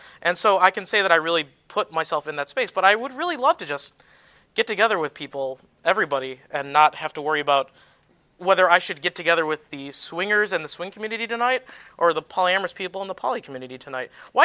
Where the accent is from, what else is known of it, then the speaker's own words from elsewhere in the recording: Chicago, Illinois, United States; I mean, I'm from Chicago, and there's a very nice poly community.